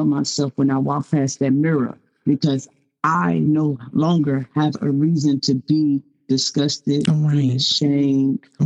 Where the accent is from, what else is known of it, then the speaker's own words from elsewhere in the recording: Kentucky, United States; I'm going to speak about basically me growing up, how I grew up in North Central Kentucky